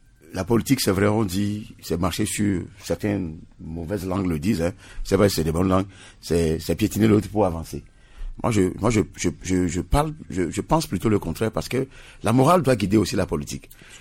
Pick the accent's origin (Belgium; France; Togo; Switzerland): Togo; nous sommes des Togolais